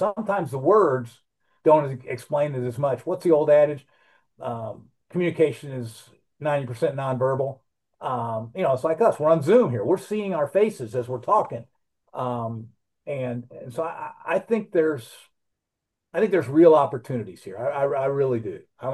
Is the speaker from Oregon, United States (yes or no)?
no; DeSoto, Kansas, United States; They think you have a different message to people who live in my hometown of DeSoto than you do the people who live in North City or in Kansas City.